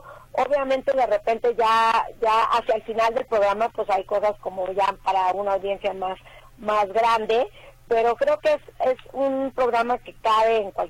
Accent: Acapulco, Guerrero, Mexico; Que yo soy de Acapulco, yo soy guerrerense, sí.

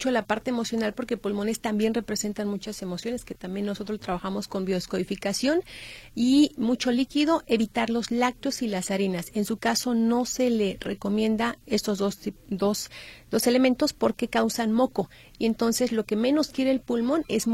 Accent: Puebla, Mexico; Bueno, yo soy de Puebla, ya se maneja mucho el papalocalita.

